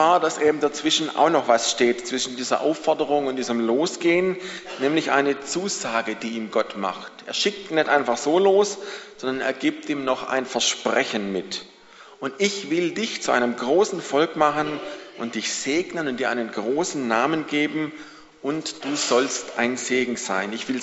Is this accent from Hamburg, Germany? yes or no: no; Baden-Württemberg, Germany; so irgendwie Großraum Stuttgart als Schwabe wäre ja nicht schlecht, da irgendwie bleiben zu können.